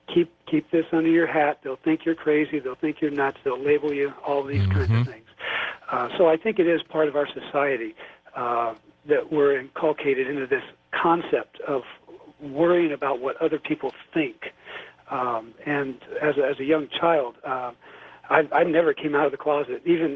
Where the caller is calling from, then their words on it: Washington, United States; from Washington.